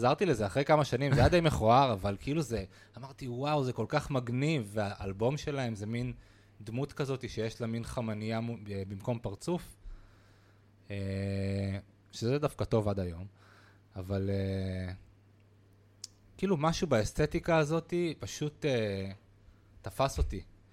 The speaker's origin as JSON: {"language": "Hebrew", "town": "Holon", "region": "Tel Aviv District", "country": "Israel", "tie": "born or raised there", "said": "אז כן, בחולון, ורק אחרי הצבא"}